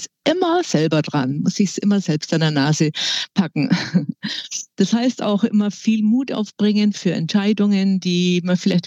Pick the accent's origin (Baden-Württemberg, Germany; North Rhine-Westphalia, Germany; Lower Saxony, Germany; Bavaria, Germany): Bavaria, Germany; Munich; born there; Ich bin in München geboren, wohne immer noch hier.